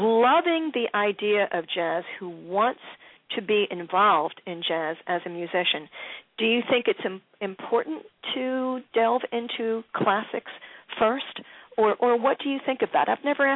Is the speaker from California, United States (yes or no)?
no; Philadelphia, Pennsylvania, United States; I grew up in Philly